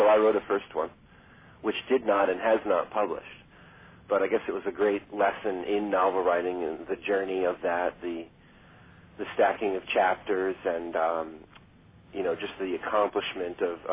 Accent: South Orange, New Jersey, United States; I grew up in New Jersey, in South Orange, New Jersey, which is northern, and about a 20-minute drive without traffic to Manhattan.

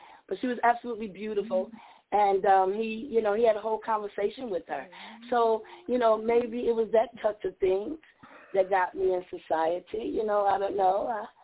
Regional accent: Buffalo, New York, United States; I grew up in Buffalo where there was a lot of rioting and a lot of diversions and disputes going on

